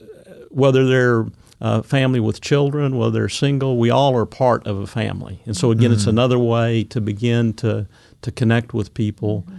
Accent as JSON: {"language": "English", "region": "Arkansas", "country": "United States", "tie": "born or raised there", "said": "I grew up in Arkansas, moved around quite a bit, but moved back from the East Coast, where I was in the military, to Central Arkansas"}